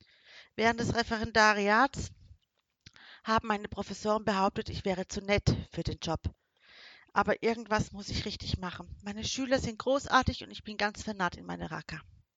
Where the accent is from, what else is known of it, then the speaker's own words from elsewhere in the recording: Hamburg, Germany; now in Los Angeles, United States; Ursprünglich komme ich aus Hamburg, was erklärt, warum meine Eltern heute nicht bei mir sind.